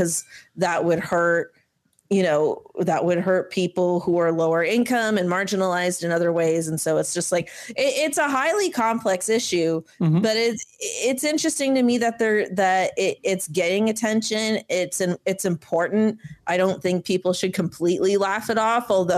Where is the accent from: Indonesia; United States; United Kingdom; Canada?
Canada; as a Canadian who's in Canada